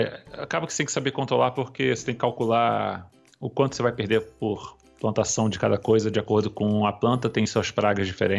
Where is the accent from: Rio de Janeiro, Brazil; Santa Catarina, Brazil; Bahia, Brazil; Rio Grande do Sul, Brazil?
Rio de Janeiro, Brazil; also born or lived in Los Angeles, United States / São Paulo, Brazil; Eu nasci em Los Angeles, eu fui morar no Brasil, eu ficava viajando muito entre Brasil e Estados Unidos, 6 meses aqui, 6 meses lá durante a minha infância, até que eu me estabeleci no Rio de Janeiro, onde eu consegui esse sotaque ridículo.